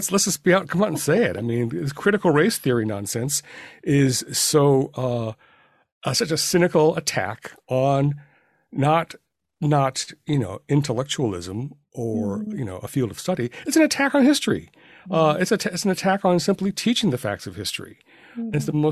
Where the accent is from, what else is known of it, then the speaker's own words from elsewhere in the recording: Puyallup, Washington, United States; the Puyallup Fairgrounds, where I grew up in Puyallup.